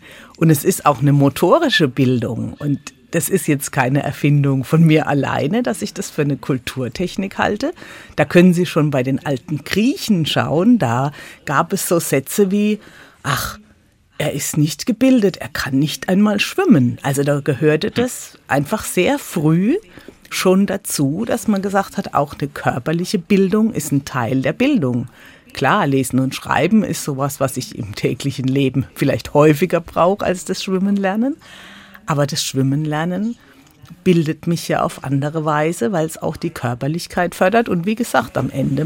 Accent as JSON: {"language": "German", "town": "Wiesloch", "region": "Baden-Württemberg", "country": "Germany", "tie": "born or raised there", "said": "wie man vielleicht noch hört, bin ich ja in Wiesloch groß geworden, nicht so ganz weit von Kühlsheim weg."}